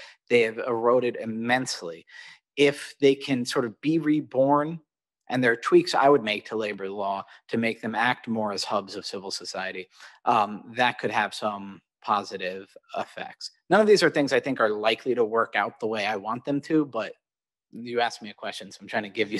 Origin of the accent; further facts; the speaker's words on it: New York City, New York, United States; I went to a liberal arts college and I'm from Greenwich Village.